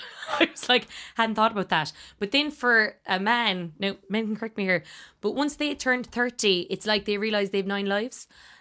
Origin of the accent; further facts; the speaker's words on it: Munster, Ireland; now in Dublin, Ireland; I moved back up to Dublin from Kerry, kind of upended my life in a lot of ways. Thought that, like, there was a lot of friends at home who were in long-term relationships